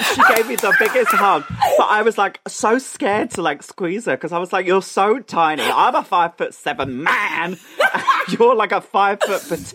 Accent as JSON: {"language": "English", "region": "East of England", "country": "United Kingdom", "tie": "born or raised there", "said": "as a little boy growing up in Essex, I was like, I'm no singer."}